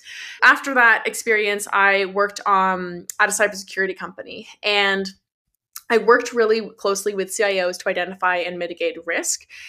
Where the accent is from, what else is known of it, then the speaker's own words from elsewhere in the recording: Canada; I'm originally from Canada, but I'm also Danish. So I'm spending my time between North America and Europe.